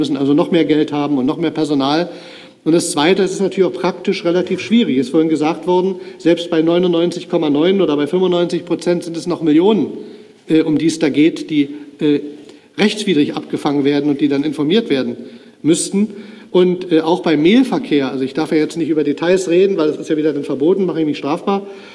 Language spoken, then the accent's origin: German; Saxony, Germany; Ich komme zum Beispiel aus Sachsen.